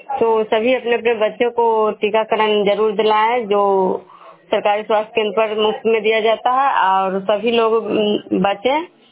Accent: Vishnupur, Bihar, India; मैं विष्णुपुर ग्राम खजा पंचायत नालंदा जिला नगरनसा प्रखंड के निवासी हूँ।

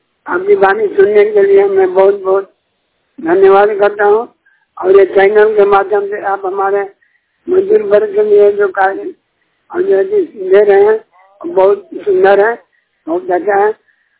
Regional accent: Banpura, Bihar, India; बिहार का रहने वाला हूँ। मेरा ग्राम है बनपुरा, थाना तरारी, जिला भोजपुर, बिहार। मैं बड़ौदा में नौकरी कर रहा था

